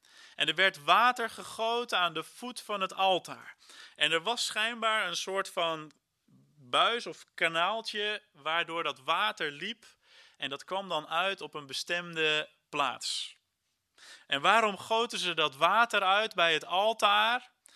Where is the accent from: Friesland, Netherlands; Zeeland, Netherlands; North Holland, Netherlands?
Friesland, Netherlands; Heerenveen; Tegelijkertijd met de mensen in Heerenveen, waar ik vandaan kom.